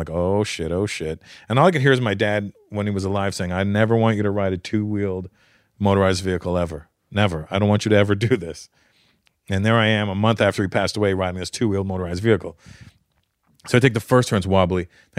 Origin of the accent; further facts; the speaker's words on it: Toronto, Ontario, Canada; born there; I was born in Toronto.